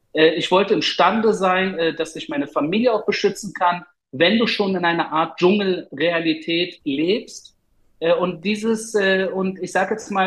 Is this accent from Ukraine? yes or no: no; Berlin, Germany; Das heißt, ich bin sowohl Deutscher als auch Berliner, als auch Spandauer und Weddinger und Perser und Jude und Israeli.